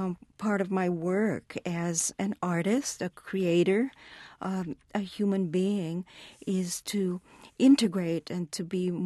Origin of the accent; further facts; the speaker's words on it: United States; I wanted to assert myself as an American, and it was a matter of existentially growing myself as an American person.